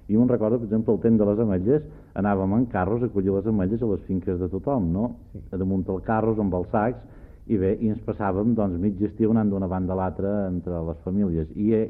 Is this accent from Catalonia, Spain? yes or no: no; Andratx, Balearic Islands, Spain; born there; jo vaig néixer a Andratx, que és un poble molt aïllat. Ara no, perquè hi ha una autopista i els cotxes i les televisions i aquestes històries, però abans era un lloc completament aïllat, entre muntanyes, a l'oest de Mallorca, davant de la mar.